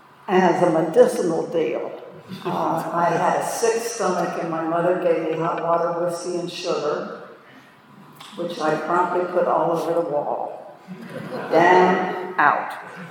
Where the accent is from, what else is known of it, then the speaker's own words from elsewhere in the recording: Columbus, Ohio, United States; born there; I was born in Columbus, Ohio. I did all my drinking up there, too. I knew every alley there was.